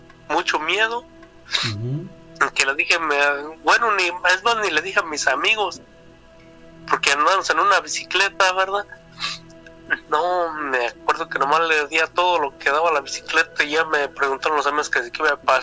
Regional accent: Guanajuato, Mexico; de ahí donde yo soy de Guanajuato, ¿verdad? La comunidad se llama Joroches.

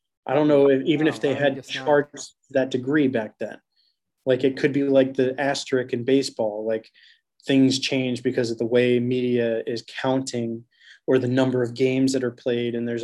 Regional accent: Red Bank, New Jersey, United States; born there; But I was born in Red Bank, New Jersey.

